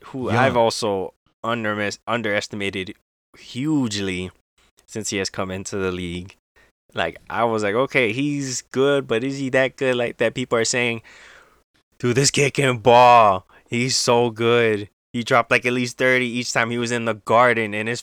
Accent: Chicago, Illinois, United States; You know what? I'm doing all right. Like you said, I'm from Chi-Town.

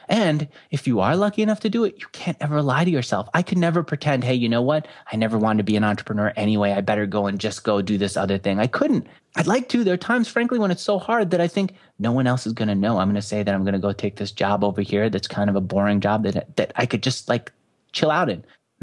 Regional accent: New York, United States; growing up in New York, you're really surrounded by the very liberal agenda, which is business is bad.

